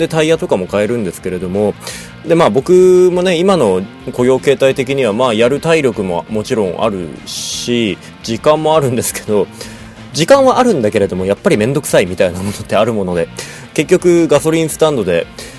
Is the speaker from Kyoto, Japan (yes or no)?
no; Sapporo, Hokkaido, Japan; まあ僕もずっと生まれ育って22年ずっと札幌で生まれてからずっと札幌で育ってきてるんで、